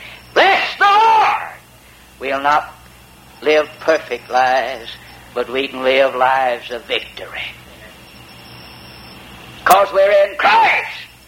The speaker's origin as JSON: {"language": "English", "region": "Alabama", "country": "United States", "tie": "born or raised there", "said": "I went to with my older brother one time to where I was kind of born and raised in Alabama. And I had been away from that about 40 years."}